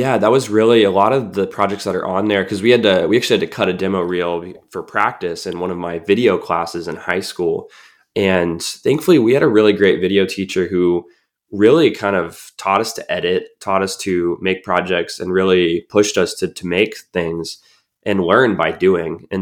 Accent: Colorado Springs, Colorado, United States; the beauty that it had in my hometown, you know, in Colorado Springs

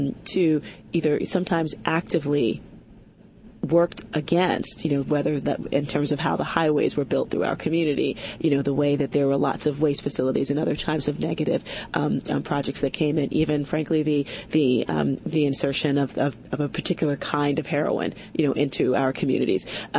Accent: New York City, New York, United States; it's my hometown, the South Bronx in New York City. And so I grew up when it was, you know, the infamous burning Bronx

